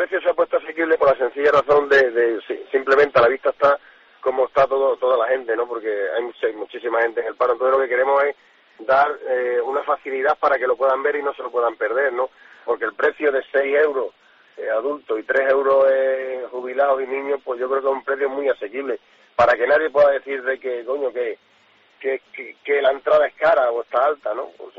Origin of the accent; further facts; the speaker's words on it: Malpartida, Extremadura, Spain; por eso lo queremos presentar ahí en mi pueblo, en Malpartida